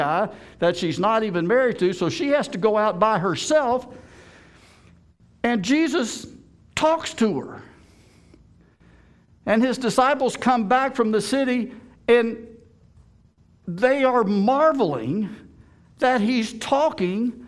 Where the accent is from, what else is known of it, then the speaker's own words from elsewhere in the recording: Kentucky, United States; You may like what I'm saying until I tell you I'm from Kentucky.